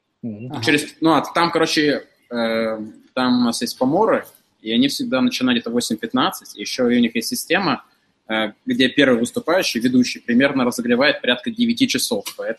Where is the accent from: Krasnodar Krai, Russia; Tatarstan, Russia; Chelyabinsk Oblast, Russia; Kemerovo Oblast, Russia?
Chelyabinsk Oblast, Russia; Chelyabinsk; now in Moscow, Russia; Челябинск, ребят, я из Челябинска.